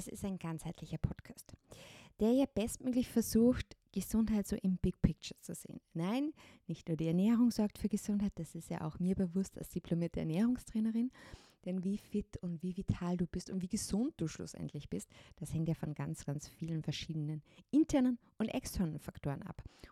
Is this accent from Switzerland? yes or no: no; Windhag, Lower Austria, Austria; Übrigens, Wassermelonen, gell, die wachsen auch in Österreich. Bei uns in Windhag setzen wir sie jedes Jahr mit Erfolg an.